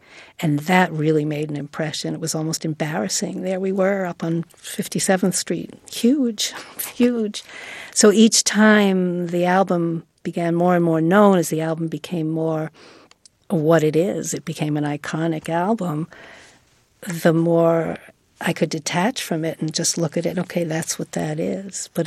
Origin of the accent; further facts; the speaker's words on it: New York City, New York, United States; because I was from New York City also, you know, and he was from Hibbing, Minnesota.